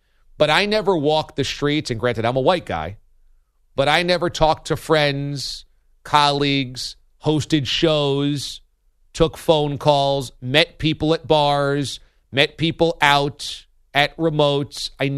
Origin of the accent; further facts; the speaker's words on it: New York, United States; I certainly got my fair share of criticism for being a New Yorker in Boston